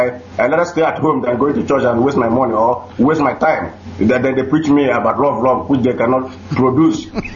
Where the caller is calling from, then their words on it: Sweden; We're calling from Sweden.